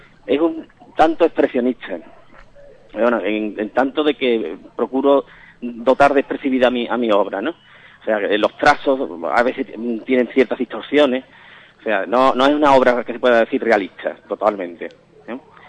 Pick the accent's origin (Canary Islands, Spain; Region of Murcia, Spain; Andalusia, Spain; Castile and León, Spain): Andalusia, Spain; Écija; now in Ubrique, Spain; yo soy de Écija, ¿no?, que llevo ya muchos años trabajando aquí en Ubrique